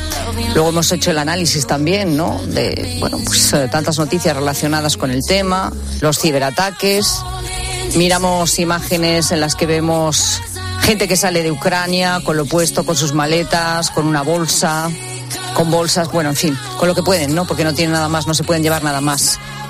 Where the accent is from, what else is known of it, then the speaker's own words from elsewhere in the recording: Zamora, Castile and León, Spain; Sabes que en mi tierra, en Zamora, el chorizo, vamos.